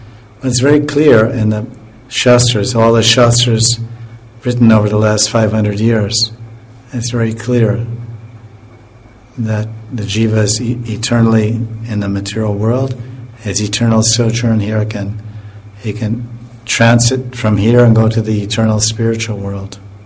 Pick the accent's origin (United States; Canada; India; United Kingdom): India; Like I may always lived in India. I was born in India, I've lived here forever. My mother's from India, my grandmother's from India, everyone's from India.